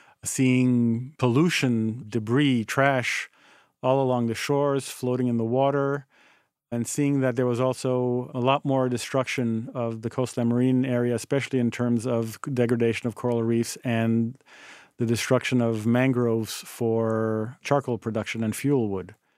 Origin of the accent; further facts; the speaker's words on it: Haiti; You know, born and growing up in Haiti and spending most of my weekends at the beach with my parents